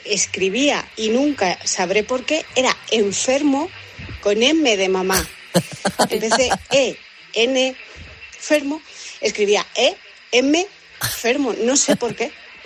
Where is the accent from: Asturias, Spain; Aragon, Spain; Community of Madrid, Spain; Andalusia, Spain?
Community of Madrid, Spain; Madrid; Pues yo, como buena madrileña